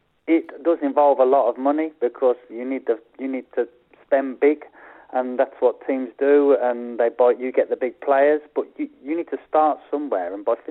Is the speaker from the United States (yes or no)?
no; England, United Kingdom; As an English player, you kind of know how difficult it is because it's there, it's in your face all the time.